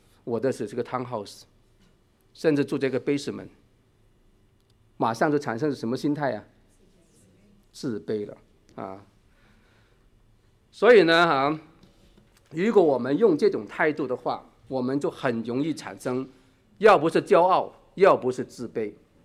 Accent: Hong Kong; 我们中国人，不是，我们香港人，我是香港人，

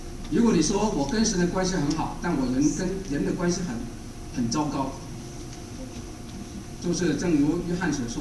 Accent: China; 就好像我们中国人认为人的感情在哪里？在心里，在心里。

